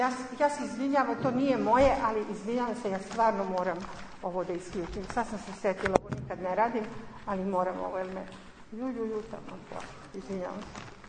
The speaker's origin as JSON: {"language": "Serbian", "town": "Crvenka", "region": "Vojvodina", "country": "Serbia", "tie": "born or raised there", "said": "Kao i vi, i ja sam iz jedne prosječne tradicionalne porodice, odgajana sam u Crvenki. Dakle, ja sam vaša Vojvođanka."}